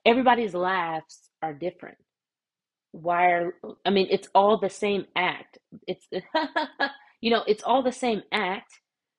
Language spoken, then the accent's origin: English; Georgia, United States; Or, okay, we're in the same United States. I grew up in Georgia.